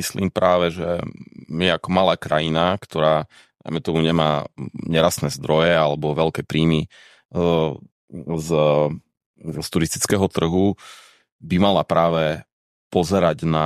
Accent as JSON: {"language": "Slovak", "town": "Košice", "region": "Košice Region", "country": "Slovakia", "also_born_or_lived": "Prague", "moved": "as an adult", "said": "Ja som teda z Košic priamo a som si povedal, že asi by to bola lepšia experience študovať niekde, byť na internáte a podobne."}